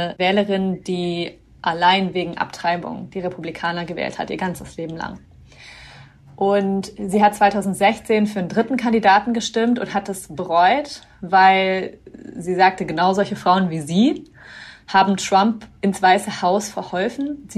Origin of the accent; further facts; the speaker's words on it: United States; Aber ich bin Amerikanerin. Ich bin Deutsch-Amerikanerin.